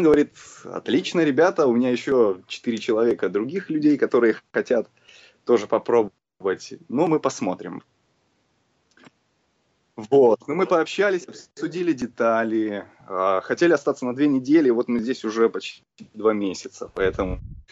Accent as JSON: {"language": "Russian", "country": "Russia", "said": "Нет, нет, нет, я из России."}